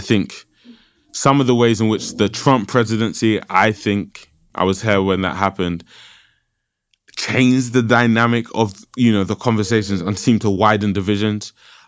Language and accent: English; London, United Kingdom; I would always say Nigeria. I was born and raised in London, but I would always say Nigeria.